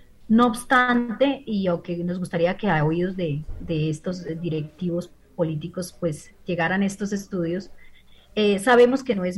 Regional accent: Colombia; yo soy colombiana, es importante aclararlo, soy colombiana

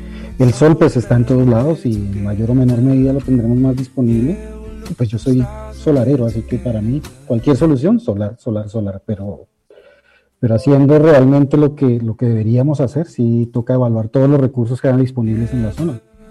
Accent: Bogotá, Colombia; yo soy de Bogotá y el calor me va a abrumar.

